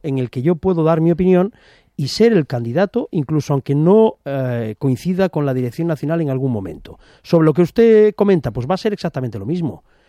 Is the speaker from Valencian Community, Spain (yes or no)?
no; Tarragona, Catalonia, Spain; a mí me duele especialmente como tarragoní y como catalán.